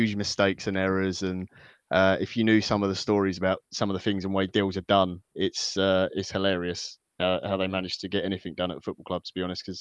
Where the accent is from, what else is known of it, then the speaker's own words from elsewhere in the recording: England, United Kingdom; I know I'm English